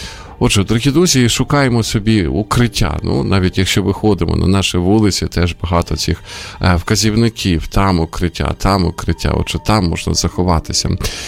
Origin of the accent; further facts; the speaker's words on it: Sumy, Sumy Oblast, Ukraine; В моїх рідних Сумах дрон потрапив в палац для дітей та юнацтва.